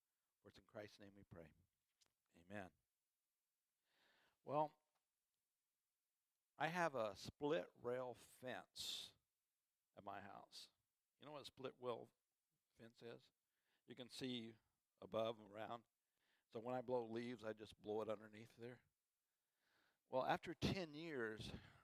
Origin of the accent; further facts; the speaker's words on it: New Mexico, United States; I would take people to Glorieta, New Mexico, and I'm from New Mexico